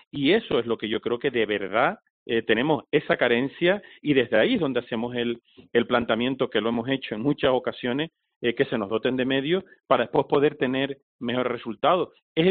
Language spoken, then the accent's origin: Spanish; Canary Islands, Spain; como canarios que somos